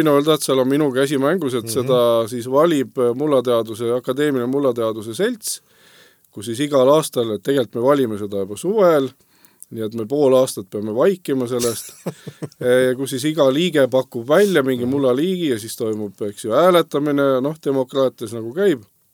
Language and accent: Estonian; Saare County, Estonia; Ja minul muidugi ei olnud mingit tahtmist raisata oma terved suve Tartus, olles saarlane.